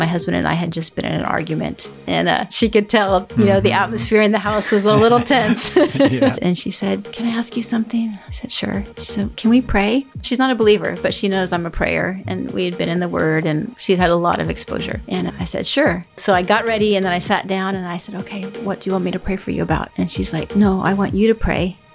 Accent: United States; I have lived in the Middle East for most of my adult life. I am American. I come from America, but I also feel very much that I am a Middle Eastern in many ways.

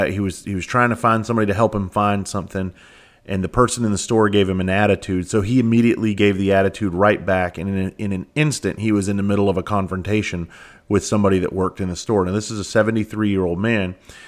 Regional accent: South Carolina, United States; we have added another date in South Carolina, my home state. And so I'm always grateful to be able to do this back in my home state.

